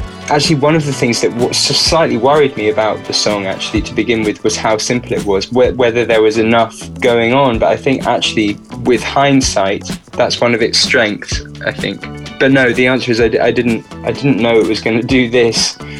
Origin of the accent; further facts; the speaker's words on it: England, United Kingdom; there are four of us, and we're from England, the UK